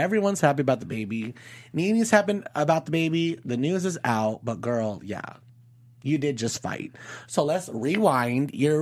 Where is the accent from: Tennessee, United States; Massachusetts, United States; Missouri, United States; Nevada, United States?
Nevada, United States; Las Vegas; I was so into 702 because I'm from Vegas.